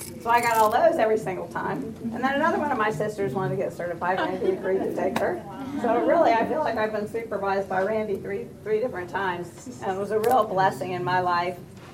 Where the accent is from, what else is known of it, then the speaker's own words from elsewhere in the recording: Jacksonville, Florida, United States; I'm from Jacksonville, Florida.